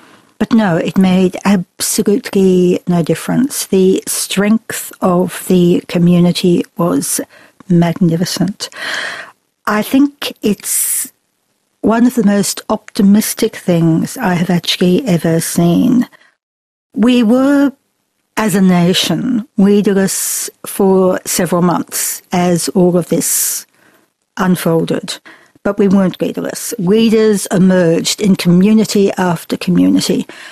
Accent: Brisbane, Queensland, Australia; But I grew up in Brisbane.

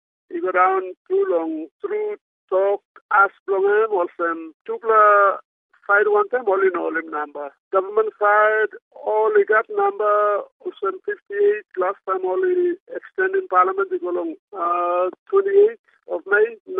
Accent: Papua New Guinea; I'm born and raised PNG, truly PNG.

